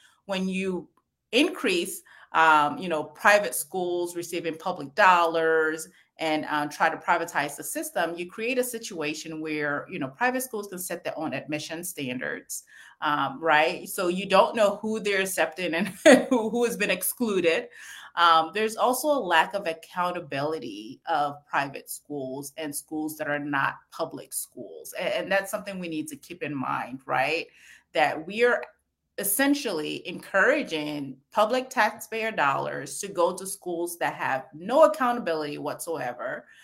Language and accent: English; St. Paul, Minnesota, United States; I grew up in St. Paul, Minnesota